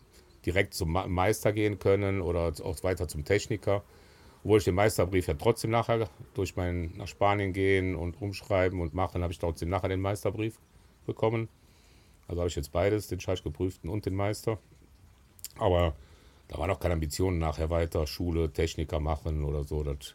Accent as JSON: {"language": "German", "town": "Weflinghofen", "country": "Germany", "tie": "born or raised there", "said": "Selbstverständlich in Weflinghofen, im Krankenhaus in Weflinghofen, wie es sich gehört."}